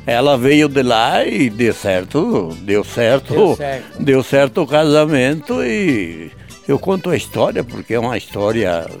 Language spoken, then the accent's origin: Portuguese; Guaporé, Rio Grande do Sul, Brazil; born there; Eu nasci em Guaporé, lá no nosso Rio Grande Amado.